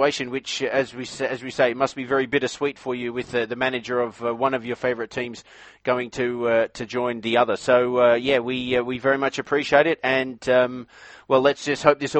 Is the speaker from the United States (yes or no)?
no; Australia; I'm obviously from Australia, obviously a betting mad country as well.